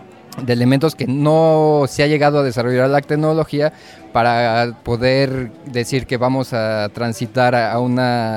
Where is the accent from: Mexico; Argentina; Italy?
Mexico; now in Finland; o como nosotros, ¿no?, que venimos de México.